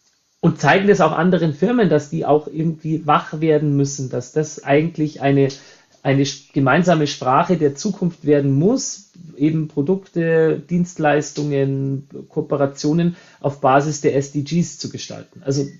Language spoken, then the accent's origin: German; Bavaria, Germany; Und jetzt kommen wir hier aus dem Bereich um München rum, wir haben Wasser noch und nöcher.